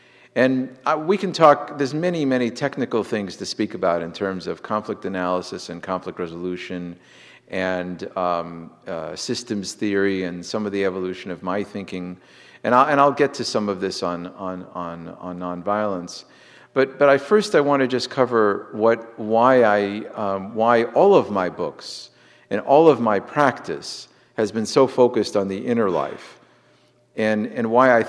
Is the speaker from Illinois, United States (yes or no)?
no; Boston, Massachusetts, United States; also born or lived in Jerusalem; My whole life, my childhood, was rooted in Jerusalem. I grew up in Jerusalem, even though I was born and raised in Boston.